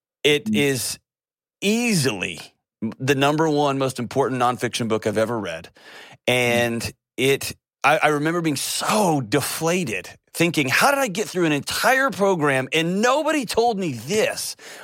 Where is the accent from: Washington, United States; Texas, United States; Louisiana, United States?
Texas, United States; moved away; I'm a lifelong Texan. I was born and raised in Texas before I came here